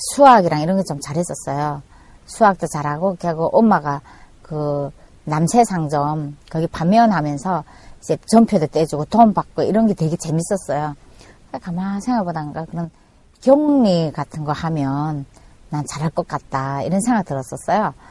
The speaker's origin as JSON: {"language": "Korean", "country": "North Korea", "lives_now": "South Korea", "said": "제가 또 탈북자다 보니까 이 남한 사람들하고 따라 못 가는 거예요."}